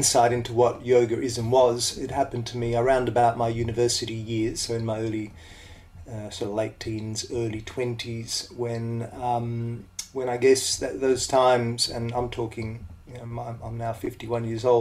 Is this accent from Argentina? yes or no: no; Melbourne, Victoria, Australia; also born or lived in Italy; where I was at the time growing up in Melbourne. My childhood was backwards and forwards between Italy and Melbourne, so I had a fairly unique and varied upbringing.